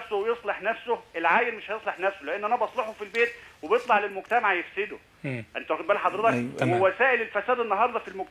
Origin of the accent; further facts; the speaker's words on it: Egypt; إحنا كمصريين بنتكلم والفاضيات بتاعتنا بتتكلم